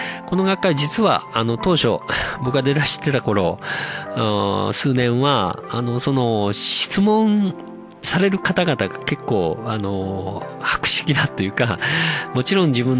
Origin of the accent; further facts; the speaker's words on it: Kyoto, Japan; born there; now in Kurashiki, Japan; 僕は、京都府生まれで、もう倉敷市40年住んでますんで、